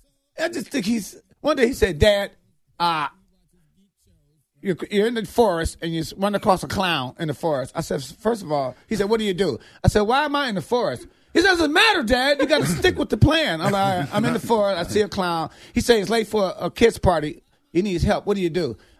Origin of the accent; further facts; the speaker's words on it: Detroit, Michigan, United States; now in Sacramento, United States; And mind you, I'm from Detroit. We have black people, white people.